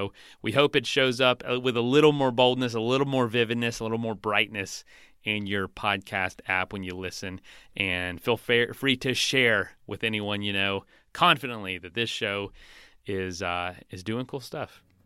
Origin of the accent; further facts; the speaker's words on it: Florida, United States; I'm from Florida. Cycling here is a little different.